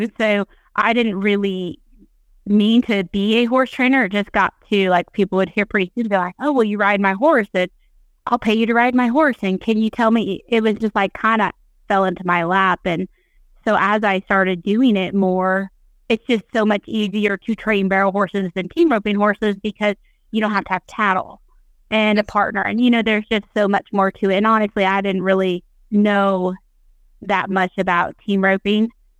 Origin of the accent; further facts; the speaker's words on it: Wyoming, United States; So we lived in Wyoming. I grew up in Wyoming.